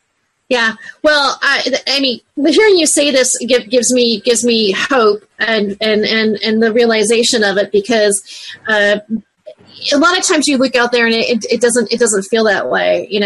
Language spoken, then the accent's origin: English; United States; You see, I grew up in America. I grew up in the land where phrases like, I have a dream, meant something.